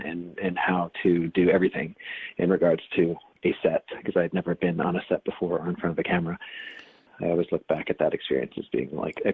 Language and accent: English; New York, United States; I grew up in New York, and so, you know, my mom and I would go into the city all the time, and we had seen that show